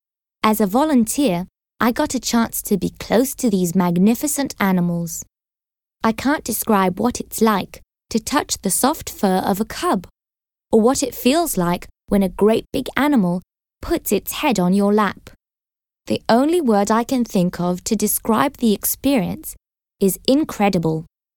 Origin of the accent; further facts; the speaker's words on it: Manchester, North West England, United Kingdom; born there; now in Glasgow, United Kingdom; I am 20 years old. I was born in Manchester. I am studying to be a vet in Glasgow.